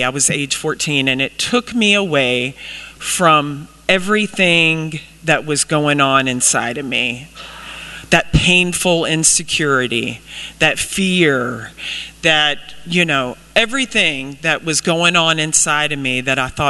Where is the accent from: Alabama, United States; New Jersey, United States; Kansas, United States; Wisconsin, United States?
Alabama, United States; Anniston; But yeah, I'm from Anniston, Alabama.